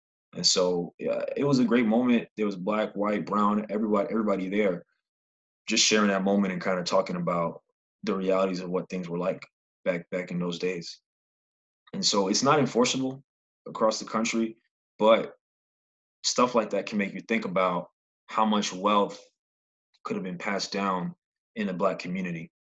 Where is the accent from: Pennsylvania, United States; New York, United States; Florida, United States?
New York, United States; Brooklyn; now in Inglewood, United States; I currently live in the LA area, specifically Inglewood, and I'm from Brooklyn, New York. Been in California for 3 years.